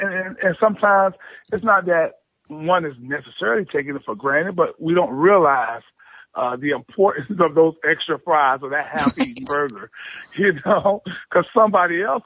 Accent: Jacksonville, Florida, United States; I travel through my hometown all the time. I see, homeless, and our homeless community is literally more gathered together in the downtown area of Jacksonville, Florida.

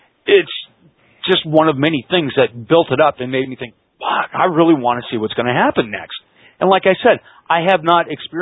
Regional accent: Canada; which was a lot easier for me being Canadian than you guys down in the States

